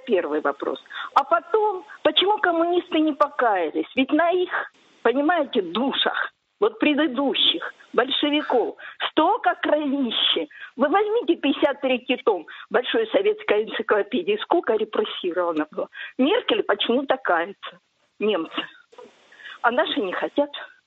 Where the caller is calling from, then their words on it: Rostov-on-Don, Rostov Oblast, Russia; Я из Ростова-на-Дону.